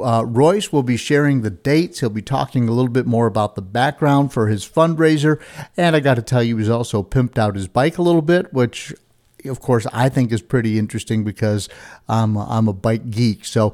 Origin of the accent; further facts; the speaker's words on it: New York, United States; but I grew up in New York State.